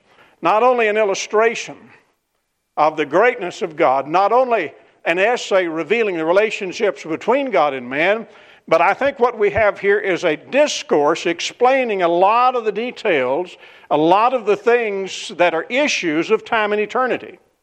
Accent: Kentucky, United States; Now, I grew up in the South in Western Kentucky

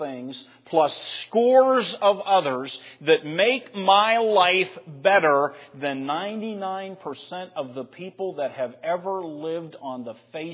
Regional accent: Pittsburgh, Pennsylvania, United States; Remember, I'm from Pittsburgh.

